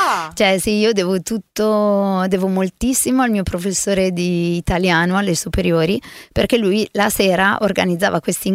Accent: Milan, Lombardy, Italy; born there; also born or lived in Marittima; io sono nata a Milano, mi sento di Marittima, perché si chiama Marittima il posto, che è un paese piccolissimo, frazione di Diso

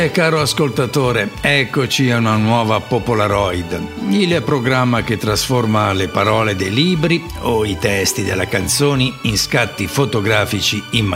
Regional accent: Milan, Lombardy, Italy; also born or lived in Acquedolci; che sono nato ad Acquedolci in provincia di Messina ma cresciuto a Milano.

